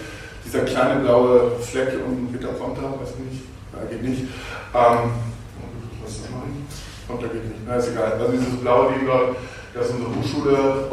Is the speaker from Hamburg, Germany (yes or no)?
yes; Hamburg, Germany; born there; Wie gesagt, gebürtig aus Hamburg.